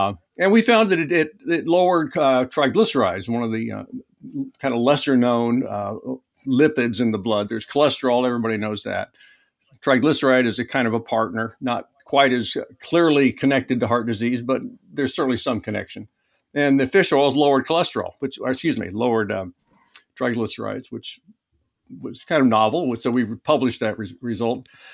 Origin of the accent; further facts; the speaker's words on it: Kansas City, Missouri, United States; also born or lived in Oregon; was all primarily in Oregon and in Kansas City, where I moved after I left Oregon. Kansas City is my hometown, so it was going back home.